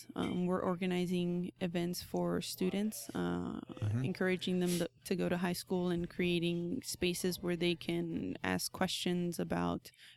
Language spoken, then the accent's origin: English; California, United States; also born or lived in Mexico; now in Oklahoma, United States; So I was born in Mexico. Mm-hmm. I came to the U.S. or crawled under the fence into the U.S. when I was two, and we moved to California. Mm-hmm. So I was out there for most of my childhood